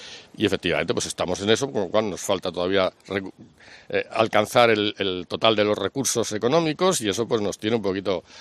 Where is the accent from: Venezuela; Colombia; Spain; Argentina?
Spain; Hellín, Castilla-La Mancha; also born or lived in Albacete; yo soy albaceteño, por lo tanto, desde muy niño, aunque desde luego buena parte de mi infancia y mi juventud la pasé en Hellín, pero desde niño he estado vinculado y mis padres son de aquí, toda mi familia paterna es de aquí, de Albacete